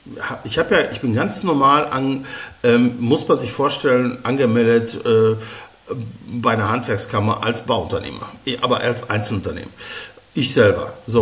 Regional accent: Castrop-Rauxel, North Rhine-Westphalia, Germany; als in Castrop, der Stadt, wo ich gewohnt habe, Castrop-Rauxel, die Stadt mit dem lustigen Namen, wo ich aufgewachsen bin, hat man eine Autobahn gebaut

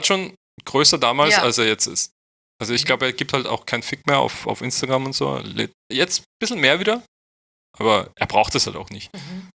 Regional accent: Austria; also born or lived in Bosnia and Herzegovina; Aber ich bin in Österreich aufgewachsen. Also wir sind mit, ich glaube, ich war 1 Jahr alt oder 2 Jahre alt, wie wir geflüchtet sind.

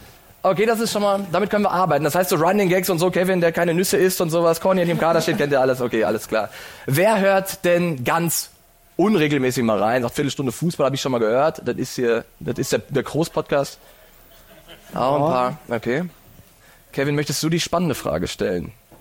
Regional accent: Paderborn, North Rhine-Westphalia, Germany; Paderborn

